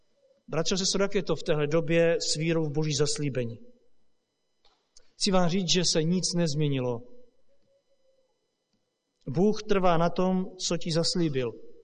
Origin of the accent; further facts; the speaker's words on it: Romania; Víte, z Rumunska, odkud pocházím, tak jsem tak trochu svědkem této obavy